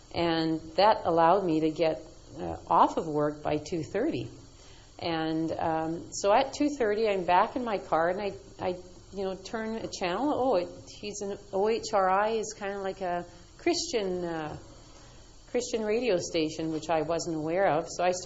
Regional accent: Winnipeg, Manitoba, Canada; now in Ottawa, Canada; I'm from Winnipeg. We moved here to Ottawa just for a year, and we decided to stay.

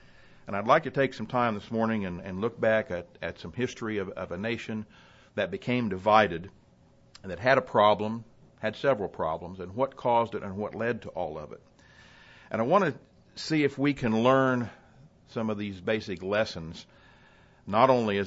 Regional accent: Muncie, Indiana, United States; born there; I was born in Muncie, Indiana, but my family all fought for the South during the Civil War.

